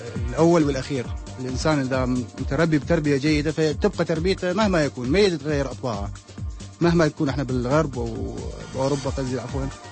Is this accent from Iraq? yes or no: yes; Iraq; احنا عراقيين ونبقى عراقيين ان شاء الله